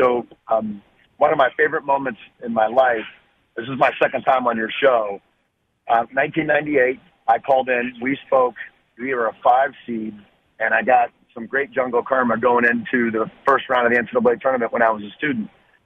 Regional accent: Indiana, United States; I remember distinctly I wanted to play at Indiana or Butler. I'm from Indiana

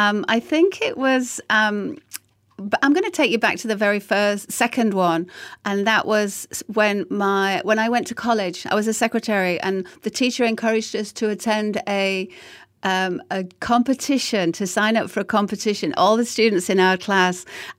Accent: Sheffield, Yorkshire and the Humber, United Kingdom; accent: Sheffield; So I was speaking in my Sheffield accent in those days, which is very different.

